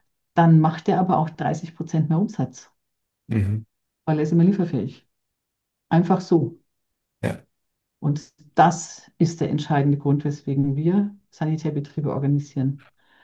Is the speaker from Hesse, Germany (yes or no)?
no; Buckenhof, Bavaria, Germany; accent: Franconian; Ich stamme aus Erlangen, deswegen auch meine fränkische Sprache, vor Ort von Erlangen-Buckenhof.